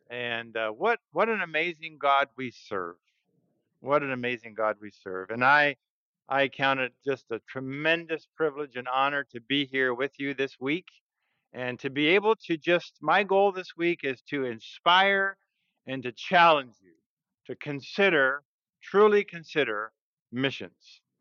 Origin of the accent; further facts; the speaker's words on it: Central African Republic; So where I grew up in the Central African Republic, how many people know where the Central African Republic is?